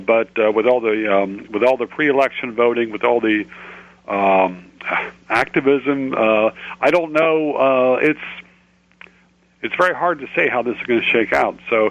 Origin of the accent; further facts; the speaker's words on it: Virginia, United States; At the time I was raised in Virginia, it was a southern state.